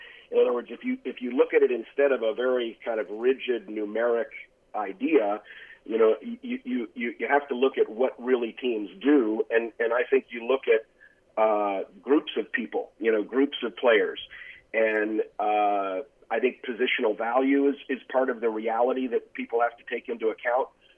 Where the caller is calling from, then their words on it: California, United States; from California.